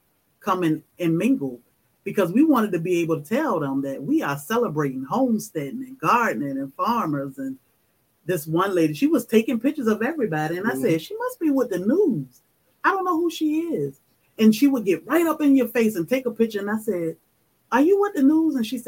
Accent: Virginia, United States; I'm from Virginia. When I go back home, it's amazing to see this little garden in my mom's yard and a garden in my brother's yard.

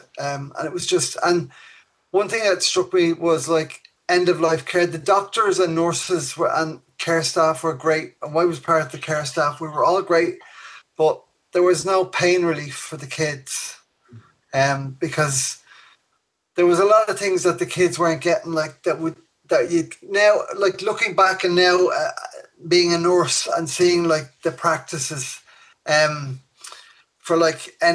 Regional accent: Dublin, Leinster, Ireland; also born or lived in London; I am from Dublin.

